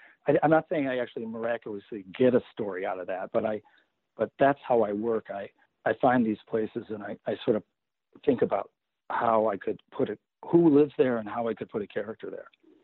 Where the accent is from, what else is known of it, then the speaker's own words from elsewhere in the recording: Michigan, United States; Well, I grew up in Michigan, so it's the Great Lakes State.